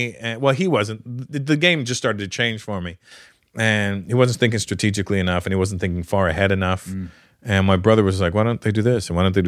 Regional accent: Toronto, Ontario, Canada; born there; I was born in Toronto.

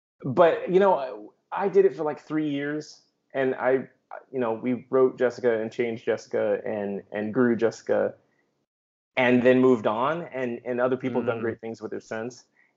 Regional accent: Missouri, United States; But my favorite, and maybe just because I'm from Missouri, but I love Cletus Cassidy.

